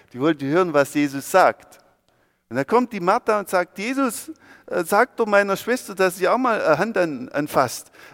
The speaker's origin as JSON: {"language": "German", "region": "Baden-Württemberg", "country": "Germany", "tie": "born there", "said": "als guter Deutscher und als gebürtiger Schwabe"}